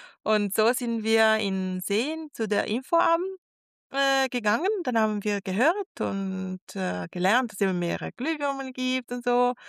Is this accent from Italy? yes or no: yes; Bergamo, Lombardy, Italy; German is a second language; Ich komme aus Bergamo. Und damals hat meine Oma unterhalb von der Stadtmauer von Bergamo, es ist viel so Trockenmauer und sie hatte einen Gemüsegarten